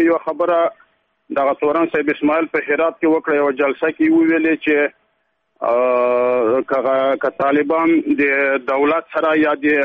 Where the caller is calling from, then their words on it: Ishkamish, Takhar, Afghanistan; د تخار دی ولایت د شکمش دی ولسوالۍ نه غږېږم.